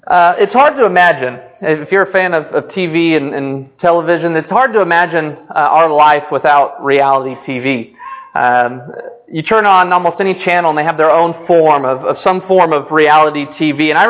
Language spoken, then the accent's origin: English; California, United States; Now, I grew up in Orange County. Spent 18 years of my life in Orange County.